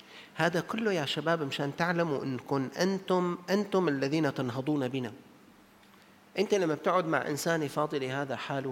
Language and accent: Arabic; Syria; عندنا بسوريا